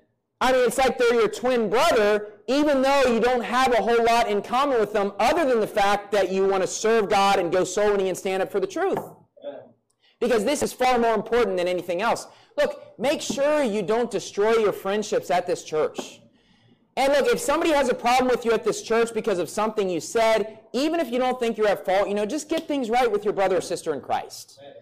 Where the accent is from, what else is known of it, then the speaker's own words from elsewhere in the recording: Bridgeport, United States; I remember growing up in Bridgeport